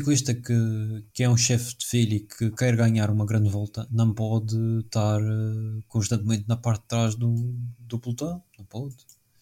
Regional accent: Portugal; e sendo português

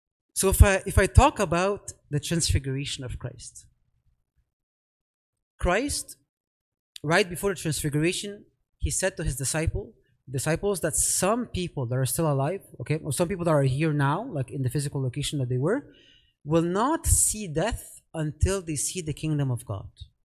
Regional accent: Canada; I'm Canadian, man.

